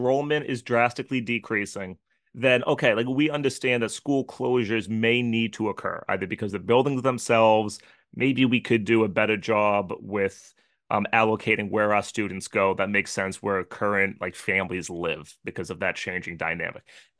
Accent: Haverhill, Massachusetts, United States; And I grew up in Haverhill, Massachusetts, had multiple different middle schools and things like

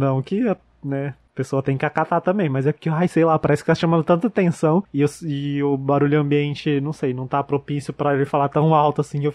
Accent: Brazil; No caso, eu sou brasileiro, mas falo baixinho, calminho.

